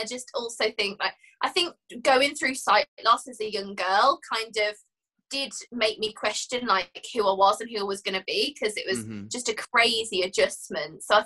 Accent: Sutton Coldfield, West Midlands, United Kingdom; now in Milton Keynes, United Kingdom; I'm from Birmingham. I'm from the Midlands. Wow. But North Birmingham, somewhere called Sutton Coldfield. That's where I grew up. But now I live in Milton Keynes

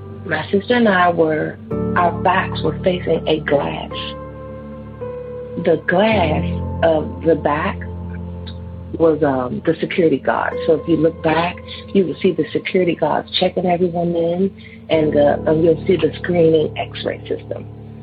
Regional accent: Washington, District of Columbia, United States; I'm from Washington, D.C.

